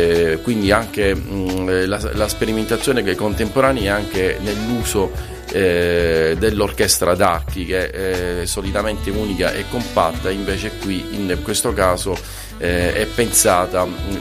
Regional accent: Milazzo, Sicily, Italy; Io ho vissuto sempre a Milazzo e ho pensato, ecco, di lasciare qualche cosa di mio e di dedicare qualcosa di mio a Milazzo

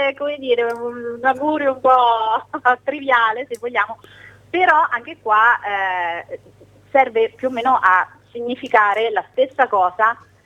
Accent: Umbria, Italy; born there; come tu sai, io sono umbra di nascita

